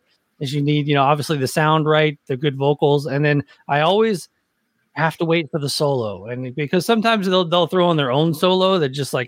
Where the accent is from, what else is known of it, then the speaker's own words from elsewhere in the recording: Nashville, Tennessee, United States; Nashville?